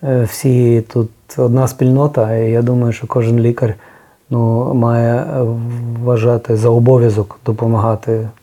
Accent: Galicia, Ukraine; now in Kyiv, Ukraine; Я 25 років, як галичанин, який живе в Києві

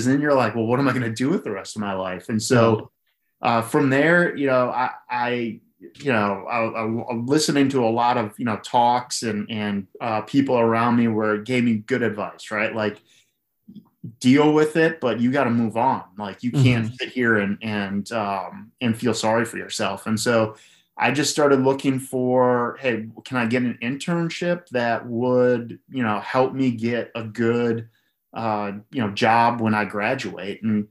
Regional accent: Milwaukee, Wisconsin, United States; now in Charlotte, United States; I grew up in Milwaukee. So I moved down to Charlotte, North Carolina about 3 years after I started

